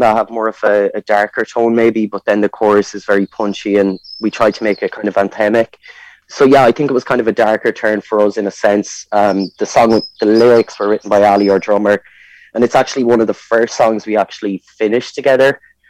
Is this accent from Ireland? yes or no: yes; Galway, Connacht, Ireland; I'm from Galway originally